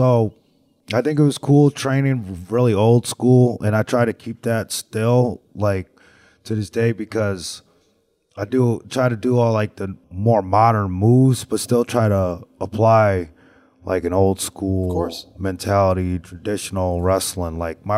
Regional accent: Connecticut, United States; now in Atlanta, United States; No, I'm originally from Connecticut.

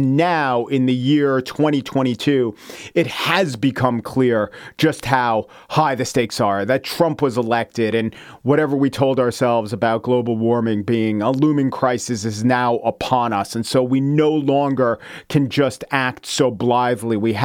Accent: New York, United States; accent: New York; Yeah, I had to quash my New York accent some of the time at NPR.

